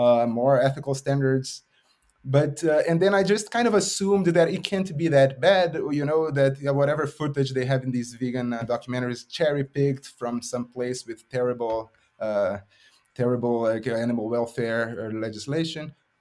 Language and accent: English; Brazil; I mean, I'm from Brazil and I was eating meat all the time.